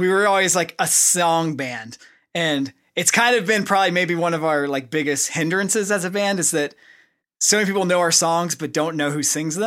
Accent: Oklahoma, United States; we come from Oklahoma, so we're just kind of like normal dudes

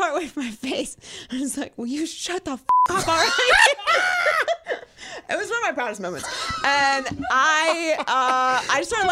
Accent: Pittsburgh, Pennsylvania, United States; Like, my brother plays. You know, I'm from Pittsburgh.

